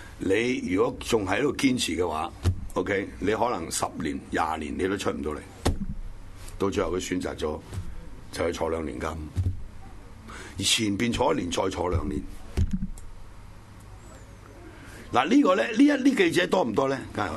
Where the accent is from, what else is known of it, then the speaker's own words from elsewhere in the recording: China; 我哋中國人冇啊嘛！